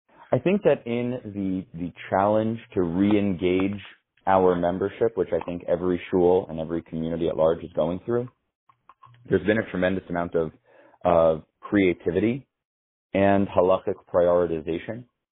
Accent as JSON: {"language": "English", "town": "Teaneck", "region": "New Jersey", "country": "United States", "tie": "born or raised there", "also_born_or_lived": "Moscow, Russia", "said": "and I grew up in Teaneck, Bergenfield. But when I was in middle school, she was posted in the U.S. Embassy in Moscow, and so my sister and myself and my mother, we went to live in Russia."}